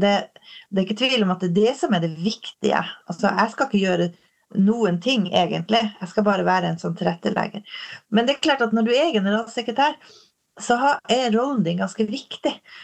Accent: Hammerfest, Finnmark, Norway; Og jeg er født og oppvokst i Hammerfest i Finnmark. Og har slekt i Alta, og har hytte i Porsanger, og en mann fra Honningsvåg. Så jeg har ganske gode røtter plantet opp i Finnmark, da.

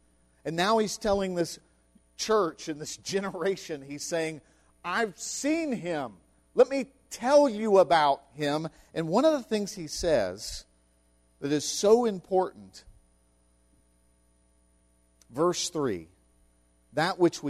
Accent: West Virginia, United States; It doesn't matter that I'm from West Virginia and he's from Beijing.

